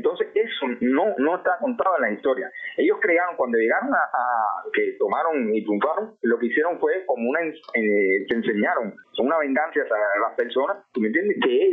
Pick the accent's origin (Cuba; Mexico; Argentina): Cuba; como cubano que soy